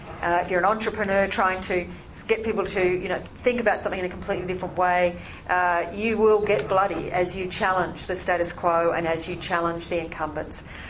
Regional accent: Queensland, Australia; I do note that in my home state of Queensland

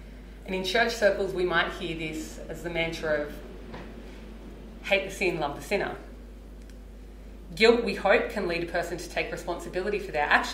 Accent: Sydney, New South Wales, Australia; growing up in Western Sydney, I'm definitely familiar with the cultural aspects of shame.

